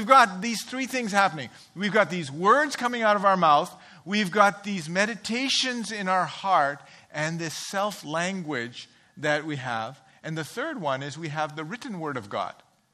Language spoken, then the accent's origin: English; England, United Kingdom; so I grew up in England, okay?